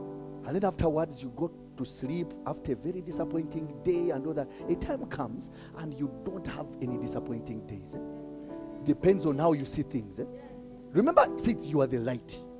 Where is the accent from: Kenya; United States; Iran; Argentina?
Kenya; You see, for us Kenyans, now begin to see yourself as a light carrier beyond being a Kenyan.